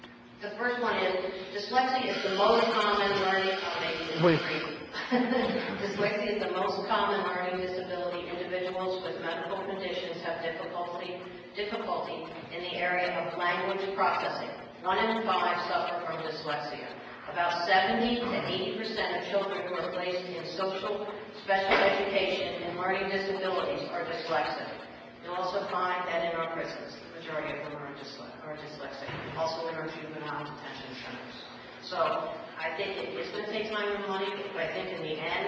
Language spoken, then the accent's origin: English; Bethesda, Maryland, United States; now in Florida, United States; I'm also here to talk on the topic of dyslexia. I'm 53 years old. I was raised in Bethesda, Maryland, and I am dyslexic.